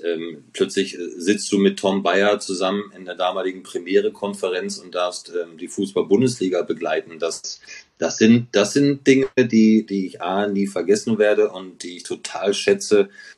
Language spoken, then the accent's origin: German; North Rhine-Westphalia, Germany; weil ich bin ja groß geworden in Ostwestfalen